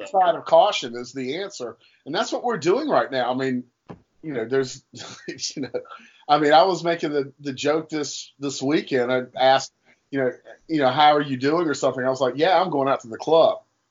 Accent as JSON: {"language": "English", "town": "Durham", "region": "North Carolina", "country": "United States", "tie": "born or raised there", "said": "So, you know, I grew up in Durham, North Carolina."}